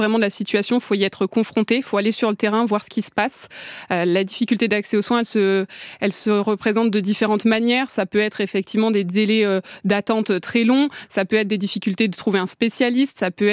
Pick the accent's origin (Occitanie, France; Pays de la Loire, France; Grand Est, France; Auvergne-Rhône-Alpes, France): Auvergne-Rhône-Alpes, France; Moi, je suis originaire effectivement d'Auvergne. J'ai une grande partie de ma famille qui est dans le Limousin.